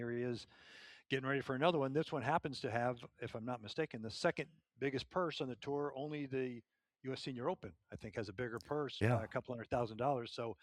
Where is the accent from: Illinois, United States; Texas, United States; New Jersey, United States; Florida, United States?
Texas, United States; Dallas; And I drove down. I'm from Dallas. So I drove down this morning from Dallas.